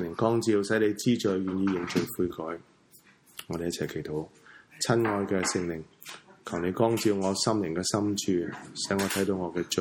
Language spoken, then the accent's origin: Chinese; Hong Kong; 我们作为香港人在这个患难中